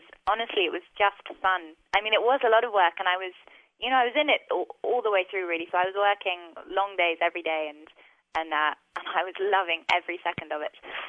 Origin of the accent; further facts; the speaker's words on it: South East England, United Kingdom; born there; I was born in England. I was born in Surrey.